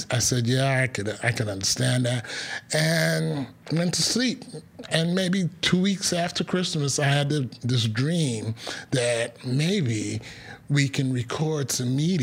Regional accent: New York City, New York, United States; also born or lived in Guyana; And we migrated here when I was 7, 8 years old. We migrated to New York City. And I grew up in New York City.

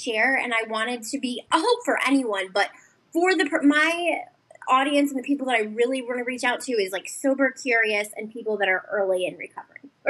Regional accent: Cleveland, Ohio, United States; And like I'm from Cleveland, so we just have like a lot of breweries.

